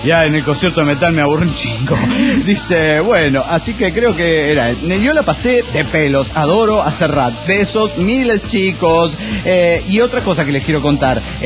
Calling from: Santa Barbara, California, United States; de Santa Bárbara, Califas.

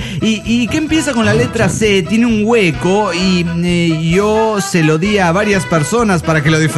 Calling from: Querétaro, Mexico; de Querétaro, México.

